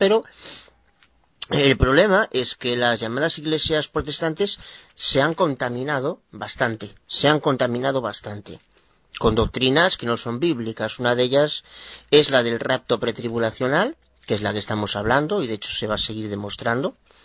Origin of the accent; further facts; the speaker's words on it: Galicia, Spain; soy de Nueva Boda de Galicia, España.